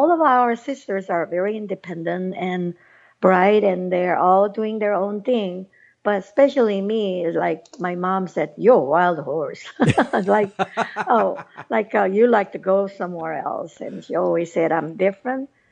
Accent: South Korea; English is a second language; I have seven. So total 8 include me.

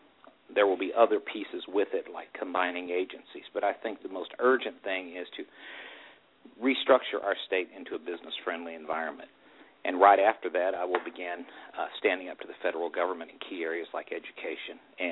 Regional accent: Arkansas, United States; I grew up in Arkansas, which is a right-to-work state. We were one of the poorest states in the nation when I was growing up

